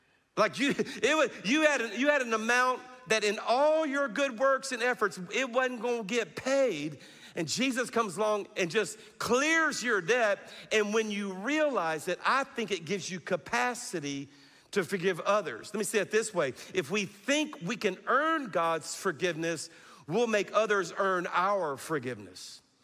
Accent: Louisiana, United States; So if you're new to our church, I'm from South Louisiana.

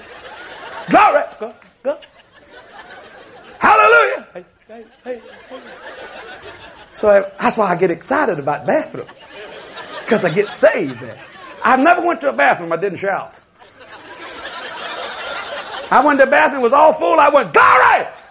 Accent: Louisiana, United States; We're from Louisiana. There's great opportunities to fail.

